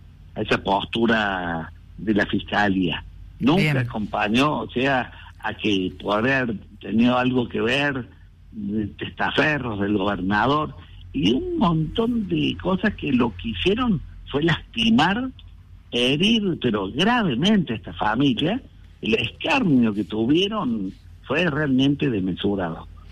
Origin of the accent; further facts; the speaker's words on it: Córdoba, Argentina; Yo vivía en Río Cuarto, o sea, soy de Córdoba, pero me instalaba en Río Cuarto todas las semanas